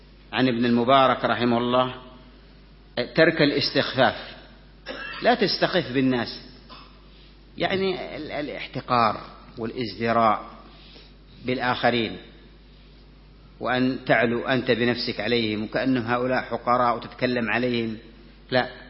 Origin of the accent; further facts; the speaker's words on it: Yemen; أهان السلطان عندنا في اليمن الإخوان المسلمين